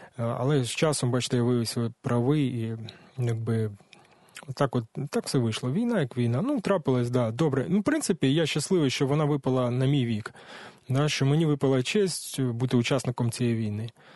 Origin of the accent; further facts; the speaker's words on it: Enerhodar, Zaporizhzhia Oblast, Ukraine; also born or lived in Vodiane; Народився я в Кам'янсько-Дніпровський район, село Водяне. Це від 15 кілометрів від міста Енергодара. Я там ріс до 6 років. Село ну, не україномовне, більше суржикомовне. До 6 років я там мешкав. Потім батьки переїхали на будівництво в місто Енергодар і мене взяли з собою.